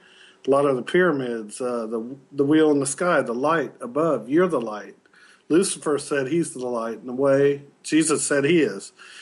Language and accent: English; Ottumwa, Iowa, United States; I'm from Ottumwa, so, you know, Pabst. And we have this beer here in Texas called Pearl.